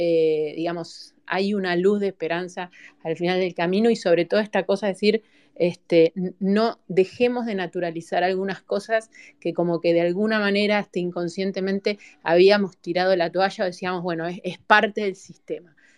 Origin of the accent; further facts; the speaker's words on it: Chubut, Argentina; yo soy de Chubut, muy cerquita de Santa Cruz